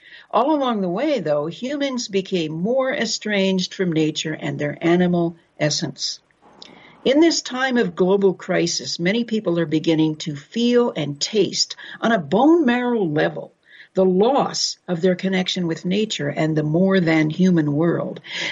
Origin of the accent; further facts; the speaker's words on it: Boulder, Colorado, United States; a fellow resident of my hometown, Boulder, Colorado